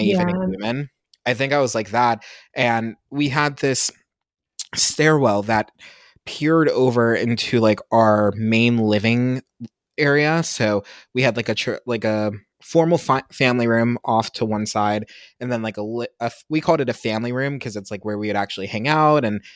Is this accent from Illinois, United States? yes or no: no; Pennsylvania, United States; you know, I'm from Pennsylvania. I'm not from anywhere super sexy.